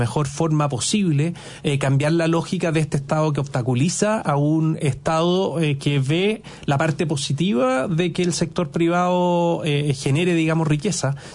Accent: Chile; sino que como chileno

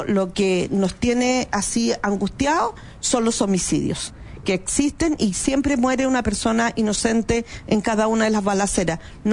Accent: Chile; estamos sintiendo que somos chilenos de segunda categoría.

